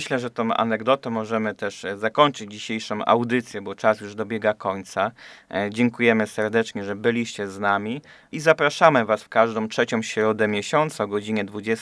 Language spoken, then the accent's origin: Polish; Goszczanów, Łódź Voivodeship, Poland; Ja pochodzę z parafii Goszczanów, gdzie mieliśmy cały czas jednego wikariusza